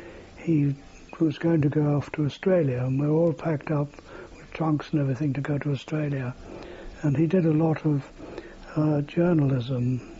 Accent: Liverpool, North West England, United Kingdom; born there; Yes, I was born in Liverpool, just within sight of the cathedral, on the 23rd of May, 1920.

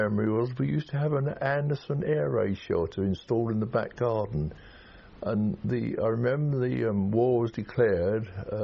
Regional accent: Tottenham, London, United Kingdom; born there; I was born in Tottenham, North London, 16th of April 1920. Makes me 84 at the moment.

